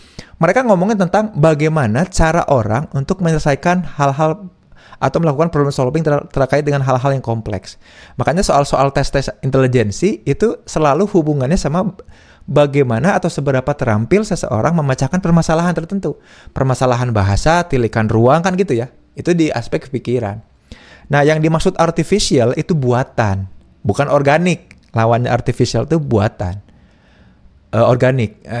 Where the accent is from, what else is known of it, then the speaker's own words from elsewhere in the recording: Bandung, West Java, Indonesia; Kami warga Bandung, orang Sunda